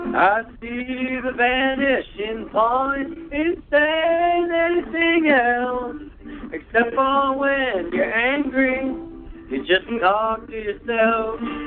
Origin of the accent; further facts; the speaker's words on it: Santa Cruz, California, United States; I'm from Santa Cruz, California.